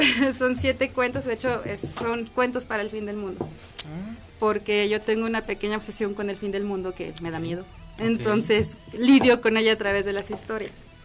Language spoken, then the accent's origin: Spanish; Aguascalientes, Mexico; Y pues en sí soy de aquí de Aguascalientes.